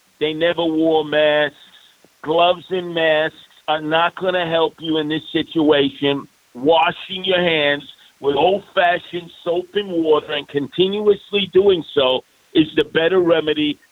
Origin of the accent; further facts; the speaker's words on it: New York, United States; Now, you cut my veins and arteries, I bleed as a New Yorker. But I will tell you this, I'm an American before I'm a New Yorker